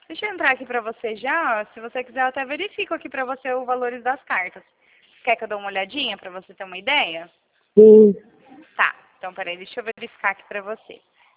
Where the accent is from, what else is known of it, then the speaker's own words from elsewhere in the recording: Rio Claro, São Paulo, Brazil; Eu sou de São Paulo, do interior.